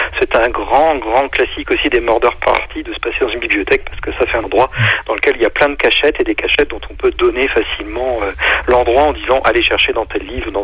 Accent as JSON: {"language": "French", "region": "Normandy", "country": "France", "said": "Je vous rappelle que je suis normand moi-même"}